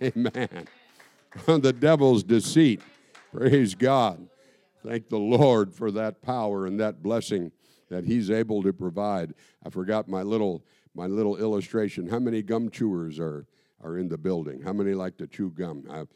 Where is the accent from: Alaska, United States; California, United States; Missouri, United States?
Alaska, United States; Hoonah; There's a cannery across from where I grew up in Southeast, in a little village of Hoonah.